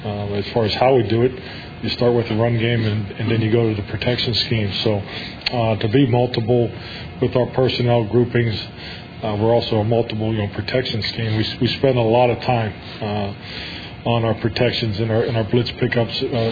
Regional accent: Pittsburgh, Pennsylvania, United States; That's a part of, you know, the fiber of growing up in Pittsburgh.

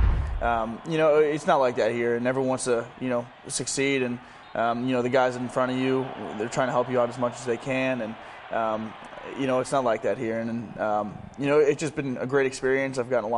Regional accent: Cleveland, Ohio, United States; And you know, I grew up in Cleveland, so it's kind of the same thing. It's Midwest, so I like it up here.

